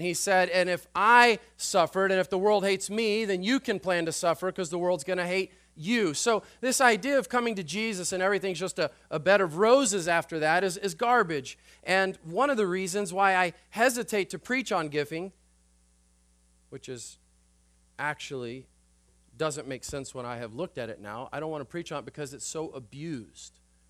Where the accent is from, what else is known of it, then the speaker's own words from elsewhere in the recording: Texas, United States; I grew up in West Texas, the world's leading cotton area.